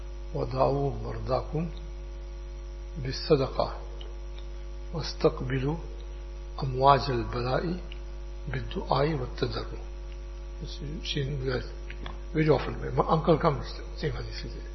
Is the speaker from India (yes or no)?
yes; India; moved away; When I came from India, 1979-80, and she asked me to write it down.